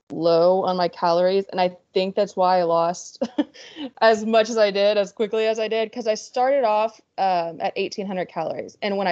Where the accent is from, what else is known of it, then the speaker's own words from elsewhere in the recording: Irving, Texas, United States; born there; I was born in Dallas. I was born in Irving.